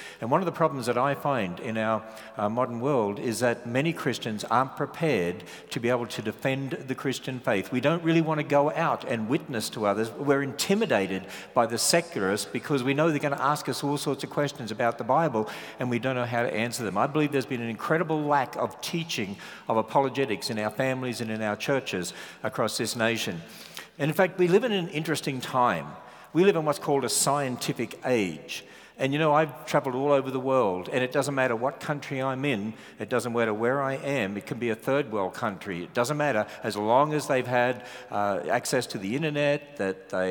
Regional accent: Australia; you have to get used to my southern accent, very deep southern accent. My wife and I originally come from Australia.

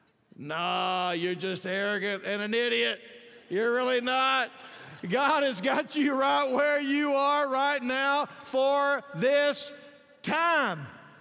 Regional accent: Yoakum, Texas, United States; when He raised me in Yoakum, Texas? I mean, how many of you like to tell people where you're from? I'm from Yoakum.

